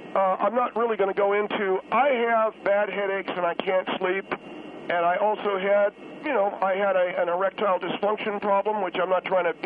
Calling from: California, United States; Phil, and first of all, I'm calling from Southern California

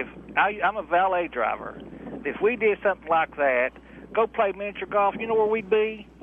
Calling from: Charleston, West Virginia, United States; Yeah, I'm calling from Charleston, West Virginia, long-time listener

